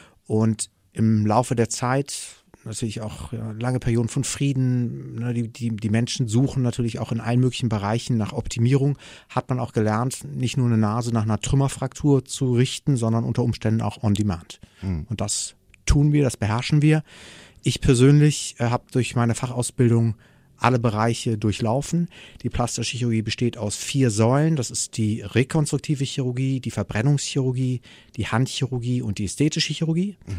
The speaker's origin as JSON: {"language": "German", "country": "Brazil", "tie": "born or raised there", "said": "ich bin in Brasilien geboren. Ich habe von Kindesbeinen an diese Schere in der Gesellschaft erlebt"}